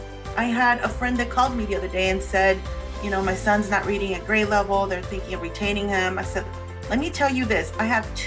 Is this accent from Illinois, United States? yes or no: no; El Paso, Texas, United States; also born or lived in Chihuahua, Mexico; I was born in Chihuahua, Mexico, and we went to live in El Paso, Texas, which is a border town.